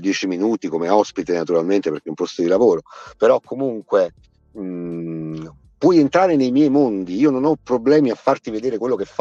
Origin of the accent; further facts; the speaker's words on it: Campania, Italy; accent: Neapolitan; also born or lived in Rome / Milan / Pesaro; il mio accento è napolegno, no? E quindi alla fine sono fiero, però mi ha aiutato moltissimo il fatto di vivere in tante città diverse. Ho vissuto 18 anni a Roma